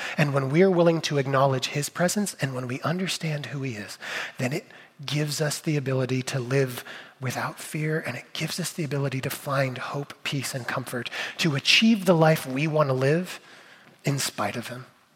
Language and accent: English; California, United States; I grew up in California, so I was in the pool with an older brother a lot.